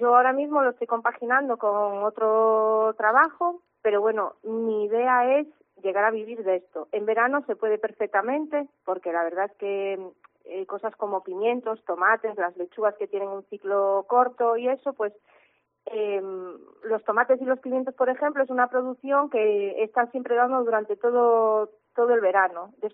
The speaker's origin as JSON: {"language": "Spanish", "town": "As Pontes", "region": "Galicia", "country": "Spain", "said": "Yo soy de Aspontes, pero tengo mi huerta a 7 minutitos de Aspontes en el concello de Xermade, en Roupar, que está en la provincia de Lugo, pero bueno, está justo pegado a Aspontes."}